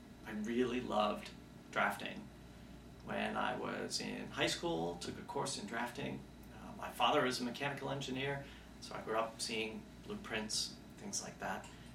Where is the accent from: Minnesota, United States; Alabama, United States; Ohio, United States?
Ohio, United States; Cleveland; I grew up in the far eastern suburbs of Cleveland, Ohio.